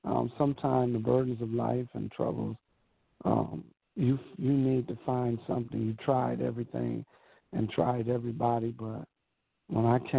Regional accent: Buffalo, New York, United States; I grew up in the Fruit Belt area is what is called of Buffalo, New York, which was heavily populated with someone called gang life.

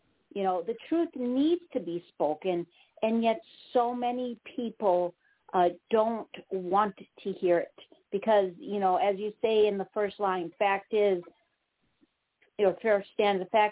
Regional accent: Wisconsin, United States; accent: Wisconsin; I responded with a really polite, oh, really, that's interesting, with, of course, you know, with my heavy Wisconsin accent.

